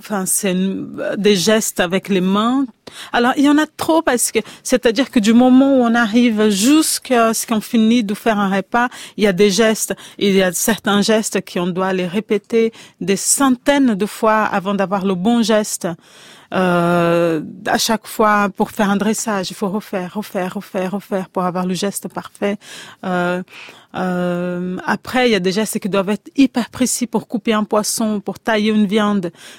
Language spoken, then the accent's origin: French; Minas Gerais, Brazil; C'est un petit plat de Minas Gerais, de là où j'ai grandi.